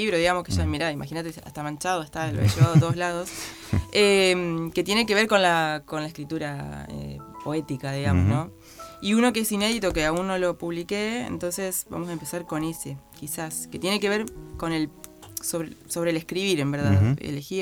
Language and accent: Spanish; Argentina; Como argentinos